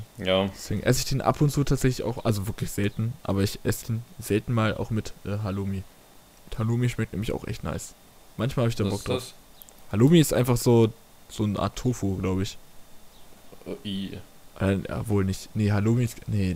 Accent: Berlin, Germany; born there; Also ich bin geborener Berliner, Alter.

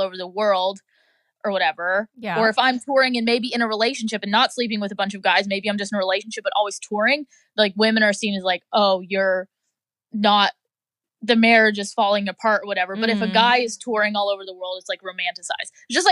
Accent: Florida, United States; I'm from the South, 94 Jacks Beach, whatever, shout out to Florida.

